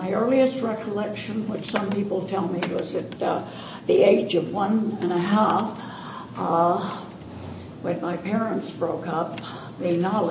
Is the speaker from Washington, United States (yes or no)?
no; Illinois, United States; I went away to the University of Minnesota because I'm from the Illinois and live 35 miles from the University of Illinois.